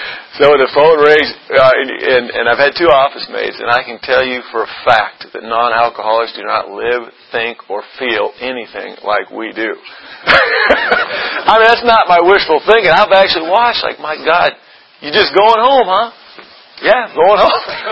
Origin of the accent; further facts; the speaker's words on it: Tacoma, Washington, United States; I remember we would go to Seattle, I'm from Tacoma, Washington, and we would go visit